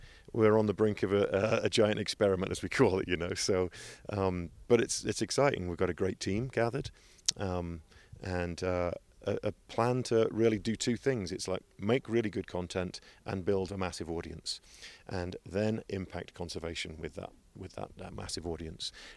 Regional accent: England, United Kingdom; So I'm 18 from England.

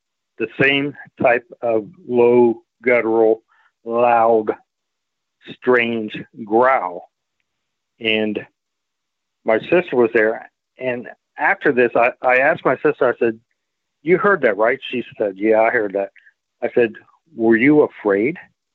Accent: Ohio, United States; moved away as an adult; The one that I saw, I'm originally from Ohio, but I retired to Tennessee.

